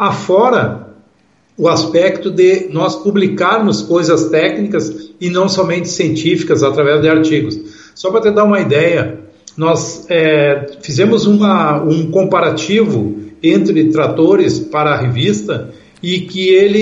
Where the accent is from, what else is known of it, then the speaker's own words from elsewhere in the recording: Rio Grande do Sul, Brazil; é gaúcho? Sou gaúcho.